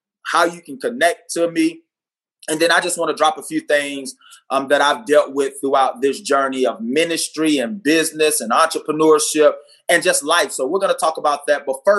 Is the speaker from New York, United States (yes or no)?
no; Hazelhurst, Georgia, United States; also born or lived in Hollywood, Florida; now in Santa Maria, United States; Fun fact, I was born in Hollywood, Florida. I call Hazelhurst, Georgia, my hometown. That's in Southeast Georgia. But now I currently live in Santa Maria, California